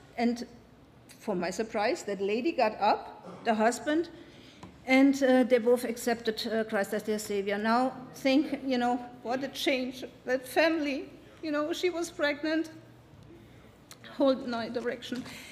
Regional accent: Lake Wales, Florida, United States; Well, I'm from Lake Wales.

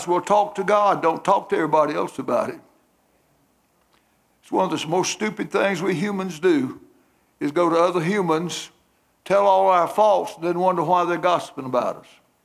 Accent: Florida, United States; also born or lived in Georgia; We moved to Florida when I was in the third grade and lakes everywhere.

